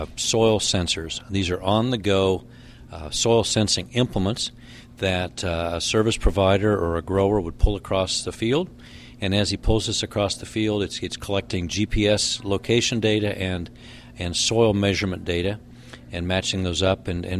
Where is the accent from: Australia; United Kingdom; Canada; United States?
United States; Salina, Kansas; I am from Solana, Kansas.